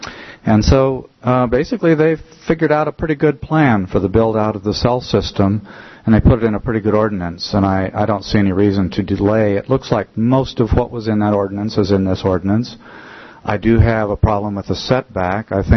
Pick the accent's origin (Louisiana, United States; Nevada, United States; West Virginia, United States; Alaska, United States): Alaska, United States; Lazy Mountain; I'm from Lazy Mountain.